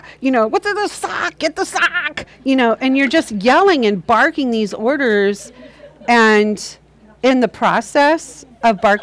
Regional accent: Ohio, United States; I'm from Ohio. I have a friend back east, and her husband, he's a pastor, and we all grew up together.

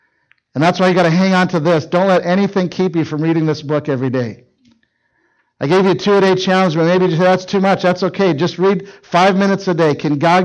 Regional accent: Minnesota, United States; But where I grew up in Minnesota, we had lots of lakes, lots of docks.

